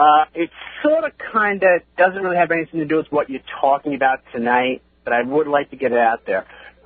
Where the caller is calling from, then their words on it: Port Jefferson, New York, United States; I'm in Port Jeff right now, actually.